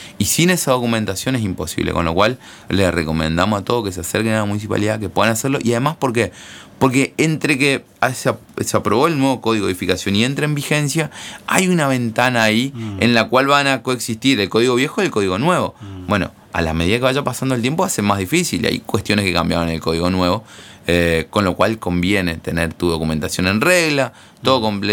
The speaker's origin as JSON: {"language": "Spanish", "country": "Argentina", "said": "para mí, que soy argentino"}